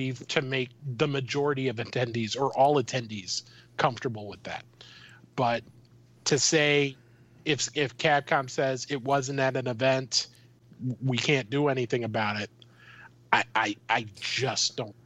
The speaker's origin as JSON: {"language": "English", "region": "Minnesota", "country": "United States", "said": "I'm from Minnesota. I was a Vikings fan. I am still a Vikings fan"}